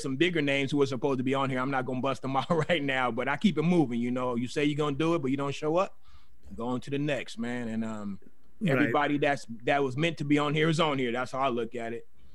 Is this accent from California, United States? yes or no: yes; Oakland, California, United States; I'm from Oakland, born and raised.